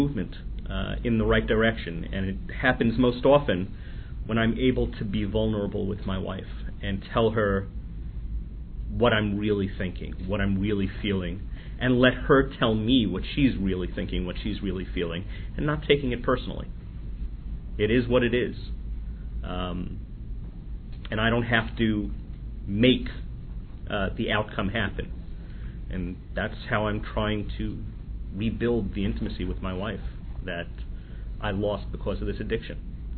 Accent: New Jersey, United States; I'm a sexaholic from New Jersey.

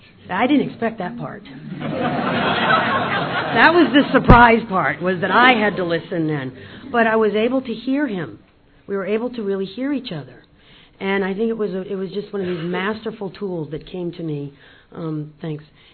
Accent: Asheville, North Carolina, United States; I'm from Asheville, North Carolina.

